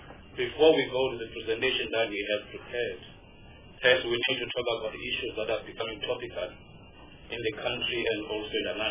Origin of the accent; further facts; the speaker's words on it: North West, South Africa; I'm from the Northwest.